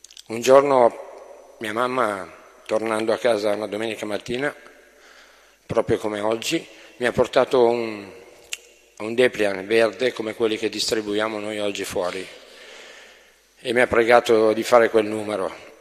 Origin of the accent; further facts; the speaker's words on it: Lombardy, Italy; Io vengo dalla provincia di Milano, ho 47 anni e da quasi 3 anni vivo in comunità.